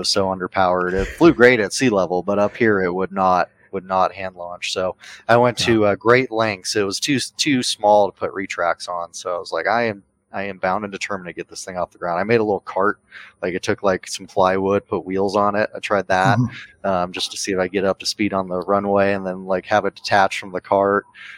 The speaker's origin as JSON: {"language": "English", "region": "Colorado", "country": "United States", "tie": "born or raised there", "said": "growing up in Colorado, learning to fly airplanes in Colorado, everything flies different up here."}